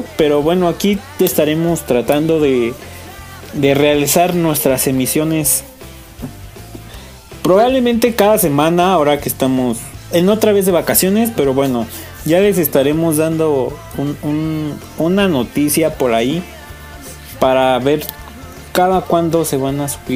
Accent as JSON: {"language": "Spanish", "region": "Mexico City", "country": "Mexico", "said": "Yo soy chilango. Chilango, mira, barrio pesado."}